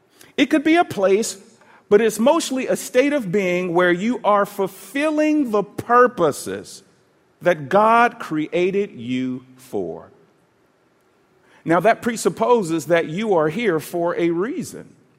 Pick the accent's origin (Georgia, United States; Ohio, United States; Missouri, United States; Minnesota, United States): Georgia, United States; Atlanta; born or raised there